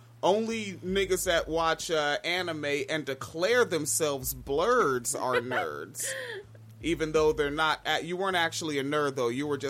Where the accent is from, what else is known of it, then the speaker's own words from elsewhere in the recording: Washington, United States; moved away as an adult; also born or lived in Florida; I lived in Florida, right? I grew up in Washington State, became an adult, moved to Florida. Lived there 12 years.